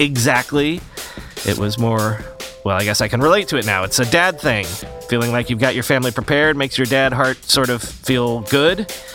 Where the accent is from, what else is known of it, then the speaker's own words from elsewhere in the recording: Florida, United States; it's made me have a sense memory of growing up in Florida.